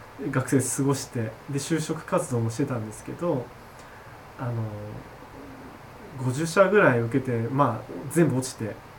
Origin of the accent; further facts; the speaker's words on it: Chiba, Japan; 私千葉県出身なんですけども